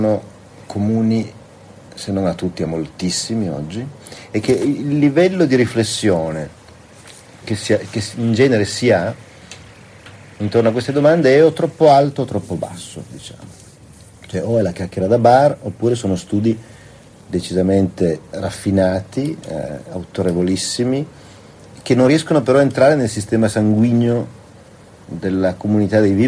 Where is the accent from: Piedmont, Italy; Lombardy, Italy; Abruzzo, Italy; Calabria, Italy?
Piedmont, Italy; Turin; ma insomma non lo farei mai da buon torinese